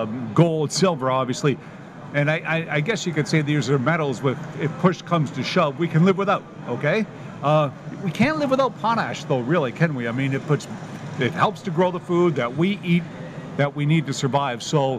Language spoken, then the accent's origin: English; Canada; You know, Canada, I believe, my home country